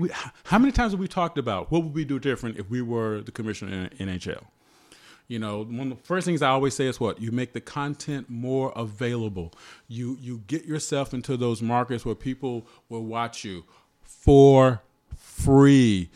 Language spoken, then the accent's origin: English; Greenwood, Mississippi, United States; growing up in Greenwood, Mississippi, I think I played Little League and high school ball against one of those cats.